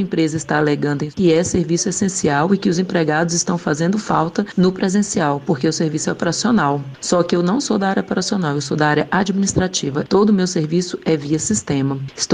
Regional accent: Brasília, Federal District, Brazil; sou de Brasília, Distrito Federal.

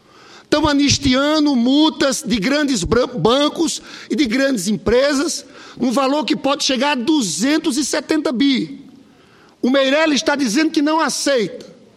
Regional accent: Northeast Brazil, Brazil; Eu sou senador pelo Rio, mas sou nordestino.

